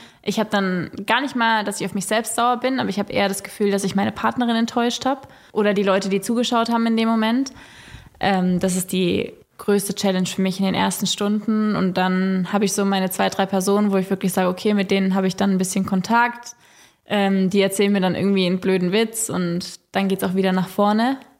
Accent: Ettlingen, Baden-Württemberg, Germany; Ich liebe auch meine Heimat. Also wenn ich durch Ettlingen laufe und dann sehe ich die Altstadt, dann ist einfach so ein Durchatmen und Ankommen.

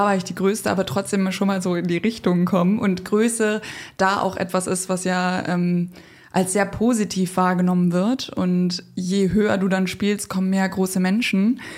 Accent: Kiel, Schleswig-Holstein, Germany; Ja, also ich komme aus Kiel. Ich habe Beachvolleyball am Strand gelernt.

